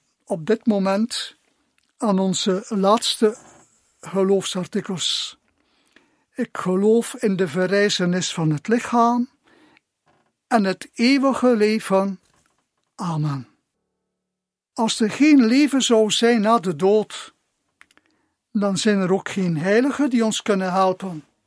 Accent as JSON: {"language": "Dutch", "town": "Gistel", "region": "West Flanders", "country": "Belgium", "tie": "born or raised there", "said": "Ik ben van Gisterli dus, je weet dat misschien al. En ik ben opgegroeid in de Sint-Godelieve-abdij van Gisterli. We woonden daar tegen"}